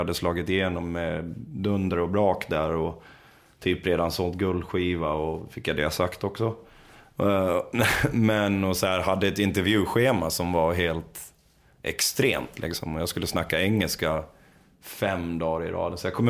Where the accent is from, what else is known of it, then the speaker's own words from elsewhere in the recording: Dalarna County, Sweden; vi växte upp en bit utanför Borlänge. Det är jävligt fint där ute där jag växte upp. Det är nära Roma Alpin och det här.